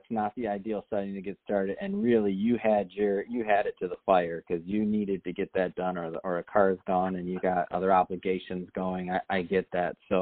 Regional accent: Detroit, Michigan, United States; he's located over in Detroit, Michigan, my hometown.

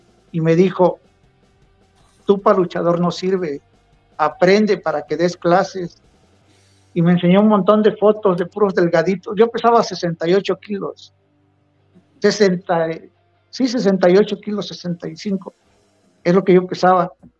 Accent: Río Grande, Oaxaca, Mexico; also born or lived in Acapulco; Yo nací en Acapulco, pero me crié en Río Grande, Oaxaca.

